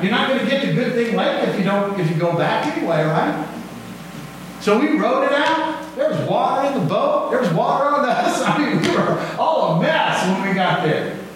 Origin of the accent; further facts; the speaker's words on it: Florida, United States; I grew up in Florida, I mentioned that.